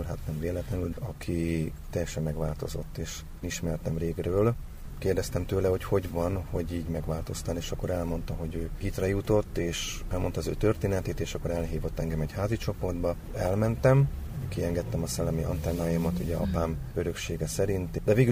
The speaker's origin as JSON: {"language": "Hungarian", "country": "Hungary", "tie": "born or raised there", "said": "Én is 50 éve Magyarországon élek. Tudom azt, hogy nőttem fel, milyen légkörben. Tehát én is magyar vagyok, itt születtem, és nagyon szeretem a hazámat."}